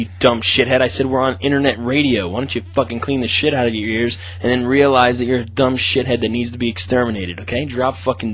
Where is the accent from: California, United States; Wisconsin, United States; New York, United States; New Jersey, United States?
New Jersey, United States; Absolutely. I'm from New Jersey.